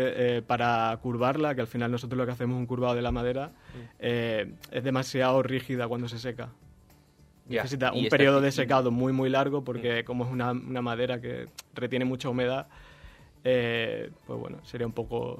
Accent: Extremadura, Spain; Yo soy extremeño y tengo herramientas que eran de mi abuelo

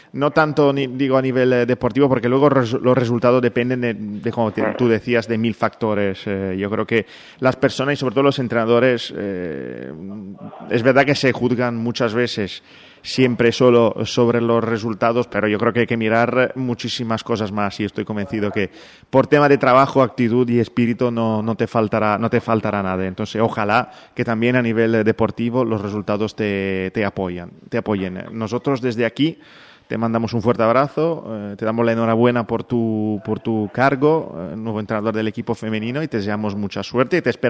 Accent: Italy; Spanish is a second language; Complicado en países como España o Italia, de donde vengo yo

